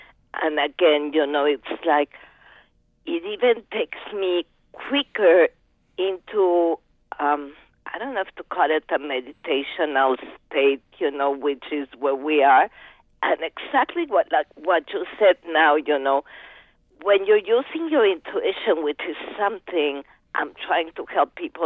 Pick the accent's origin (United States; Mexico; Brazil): Mexico; I'm from Mexico